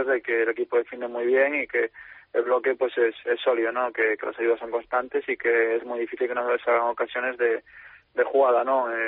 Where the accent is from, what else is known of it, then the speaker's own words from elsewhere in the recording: Galicia, Spain; somos pues muchos gallegos